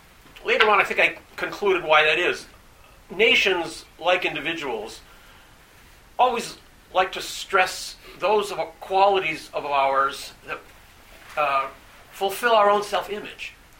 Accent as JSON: {"language": "English", "country": "Turkey", "said": "Now, I came from Turkey, where in the 1920s, Atatürk decreed a change in the script, in the language."}